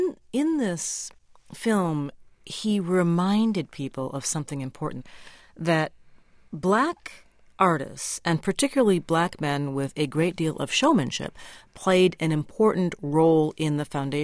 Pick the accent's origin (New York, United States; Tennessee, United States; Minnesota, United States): Minnesota, United States; Minneapolis; That's a city that I was raised in. My father's from Alabama, but I was raised in Minneapolis.